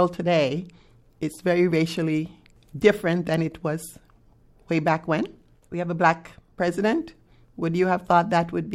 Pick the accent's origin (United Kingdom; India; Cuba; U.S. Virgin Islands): U.S. Virgin Islands; also born or lived in Caribbean; I grew up in the Caribbean and moved to the Virgin Islands. No, I did not. The way it's singled out in America, it wasn't like that at all in the Caribbean.